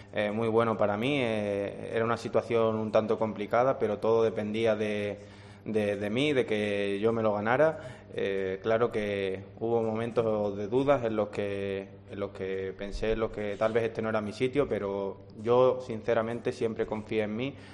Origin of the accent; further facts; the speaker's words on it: Ceuta, Spain; yo soy de Ceuta, muy lejos, apenas puedo ver a mi familia, a mis amigos